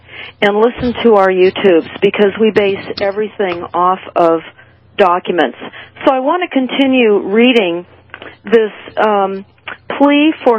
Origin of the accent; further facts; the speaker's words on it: Kenya; also born or lived in Tanzania; I am from Kenya.